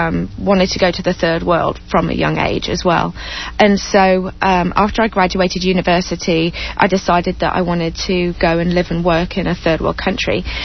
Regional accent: Boston, East Midlands, United Kingdom; my hometown in England, which is called Boston in England, it's a very small rural place.

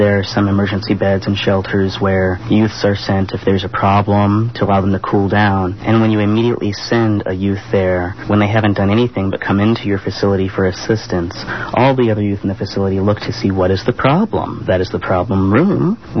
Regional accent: California, United States; I didn't know anyone in Minnesota. I was originally from California.

